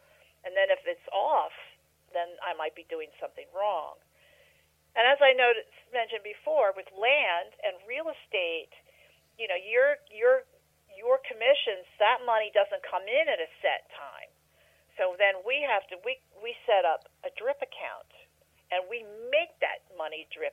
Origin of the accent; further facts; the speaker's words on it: New Jersey, United States; and I'm from New Jersey, so it's really the shore.